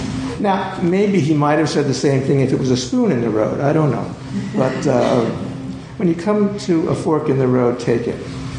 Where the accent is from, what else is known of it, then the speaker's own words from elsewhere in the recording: Pittsburgh, Pennsylvania, United States; when my Pirates, I grew up in Pittsburgh, beat the Yankees.